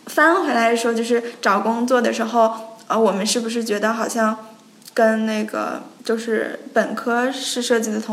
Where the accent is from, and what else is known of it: China